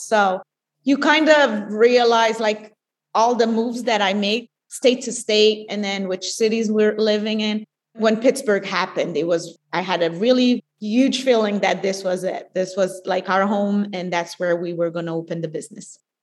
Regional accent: Azores, Portugal; I was born and raised in the Azores. It's a group of islands that are Portuguese, very organic and sustainable, and it's all volcanic

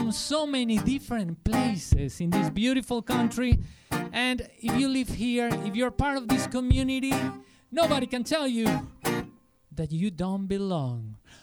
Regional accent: Bogotá, Colombia; I come here from Bogota, Colombia. I am an immigrant, but I'm part of this country and this community. And I came here after doing my undergraduate studies in Colombia.

